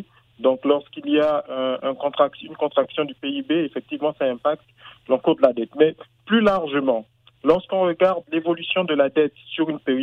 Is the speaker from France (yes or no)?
no; Gabon; Je suis gabonais, je vais assez régulièrement au Gabon